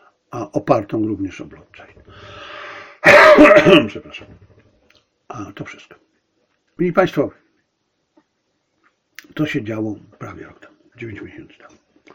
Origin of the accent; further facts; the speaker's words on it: China; Znaczy innym Chińczykom, bo ja jestem Chińczykiem, więc innym Chińczykom też.